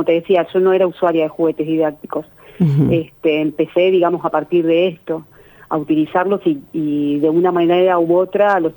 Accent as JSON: {"language": "Spanish", "town": "Plotier", "region": "Neuquén", "country": "Argentina", "said": "soy de acá de Plotier."}